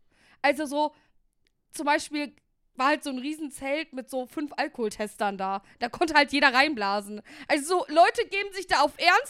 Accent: Uzbekistan; Ich komme aus Usbekistan, Laser, anderes Land.

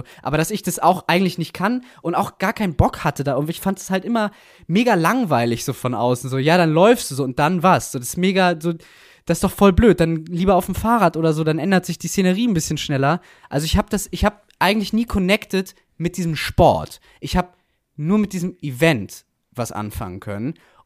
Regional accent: Hamburg, Germany; da bin ich halt aufgewachsen in Hamburg

